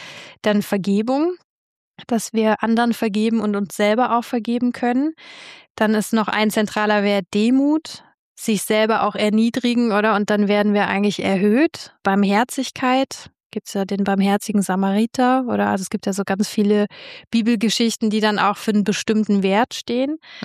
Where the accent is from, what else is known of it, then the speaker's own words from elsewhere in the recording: Germany; ich bin aus Deutschland hierher gekommen